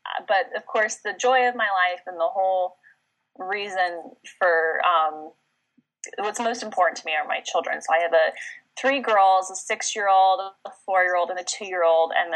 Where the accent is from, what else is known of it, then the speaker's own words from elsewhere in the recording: San Diego, California, United States; So I grew up in California, as Jessica said, in San Diego, and then I ended up going to college at BYU in Utah